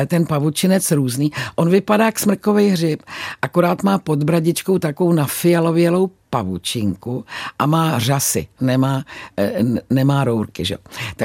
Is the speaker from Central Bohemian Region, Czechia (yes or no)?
no; Prague, Czechia; Na borůvka moc ne, protože my jsme byli Pražáci, jo? My jsme byli žižkovská rodina